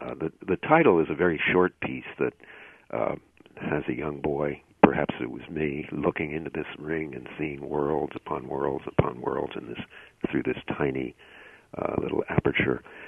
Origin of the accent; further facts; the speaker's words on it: Perth Amboy, New Jersey, United States; landed on the beach at my hometown, Perth Amboy, New Jersey